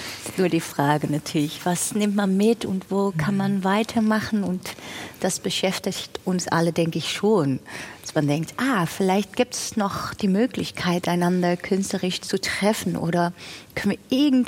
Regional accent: Netherlands; German is a second language; ich komme aus den Niederlanden, wo man heute auch diese Rechtsruck nochmal in voller Aktion eigentlich erleben kann

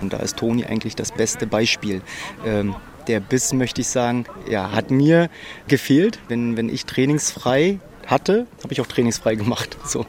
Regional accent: Neustrelitz, Mecklenburg-Vorpommern, Germany; 35 Jahre alt, komme aus Neustrelitz, gebürtiger Mecklenburger

